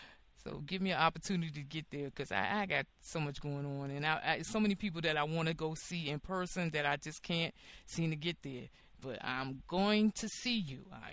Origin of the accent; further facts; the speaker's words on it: Washington, District of Columbia, United States; I grew up in Northeast D.C., and Langdon Park